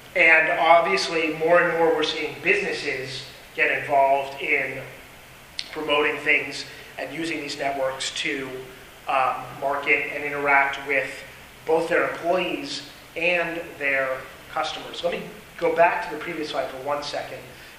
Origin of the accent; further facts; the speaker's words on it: Falls Church, Virginia, United States; I'm from Falls Church, Virginia, right outside of Washington, D.C.